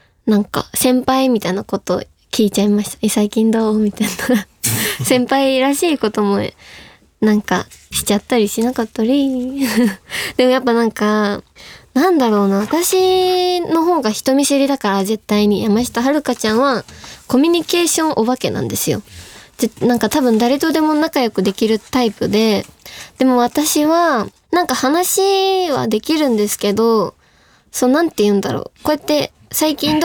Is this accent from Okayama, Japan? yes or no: no; Yamaguchi, Japan; 私山口県出身なんですけど